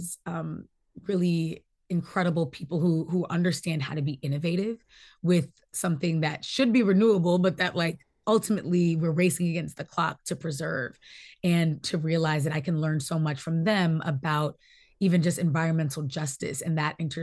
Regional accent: New York, United States; Growing up in New York, and I'm a granddaughter of the Great Migration. I'm one of the ones who takes a lot of pride in being a Black Northerner.

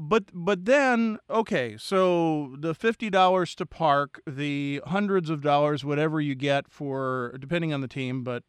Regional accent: Philadelphia, Pennsylvania, United States; as a Philadelphian, but also as a Muppet fan, I believe to be our greatest mascot.

